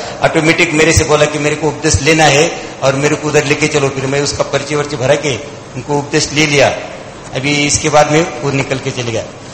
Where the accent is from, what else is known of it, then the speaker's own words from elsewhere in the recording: Maharashtra, India; महाराष्ट्र का रहने वाला हूँ